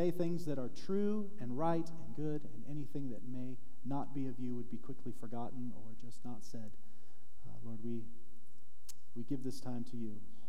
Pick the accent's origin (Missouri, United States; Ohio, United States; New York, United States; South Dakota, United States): South Dakota, United States; It was cold, but we do cold. We're from South Dakota. We can do cold.